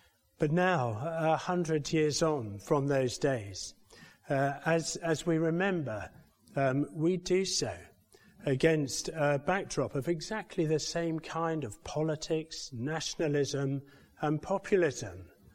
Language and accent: English; London, United Kingdom; when I was growing up in London